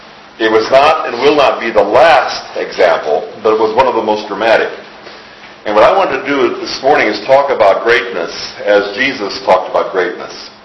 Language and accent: English; South Dakota, United States; My South Dakota, my home state.